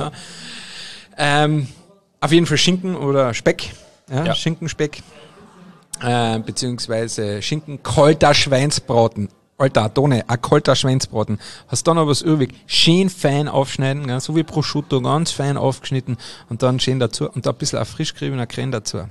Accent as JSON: {"language": "German", "region": "Carinthia", "country": "Austria", "said": "aber wir in Kärnten, ne, ich bin ja Kärntner"}